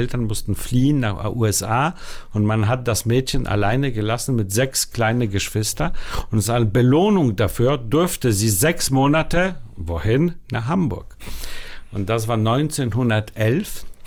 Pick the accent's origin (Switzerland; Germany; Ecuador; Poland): Poland; Warsaw, Masovian Voivodeship; German is a second language; Ich bin in Warschau geboren und da aufgewachsen und so weiter.